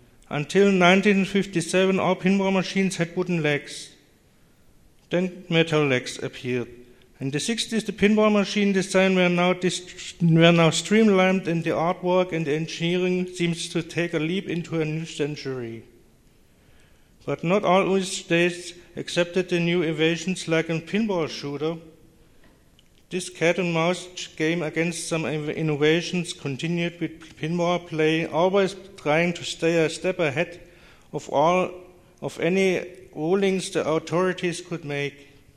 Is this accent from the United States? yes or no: no; Germany; from Germany, a pinball machine collector for 40 years now.